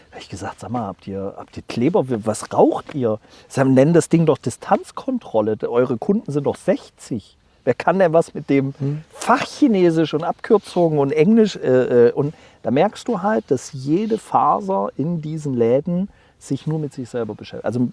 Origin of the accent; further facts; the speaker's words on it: East Germany, Germany; Das als Ostdeutscher schlägt mir da natürlich auch ein bisschen das Herz zusammen